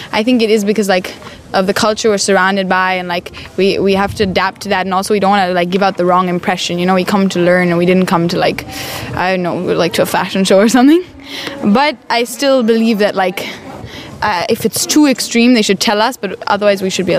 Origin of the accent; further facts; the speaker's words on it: Oroville, California, United States; born there; I was born in Oroville.